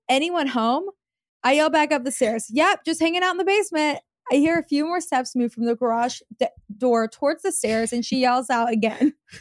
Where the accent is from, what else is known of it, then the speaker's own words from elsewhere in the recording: Iowa, United States; I am from Iowa and the winters here get cold at night.